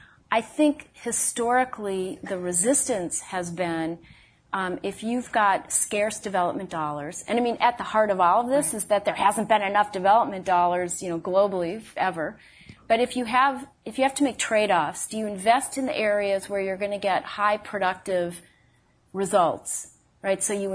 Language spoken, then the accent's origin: English; Minnesota, United States; now in Washington, D.C., United States; here in Washington, D.C., right? As a Minnesotan, I'm appalled, but okay.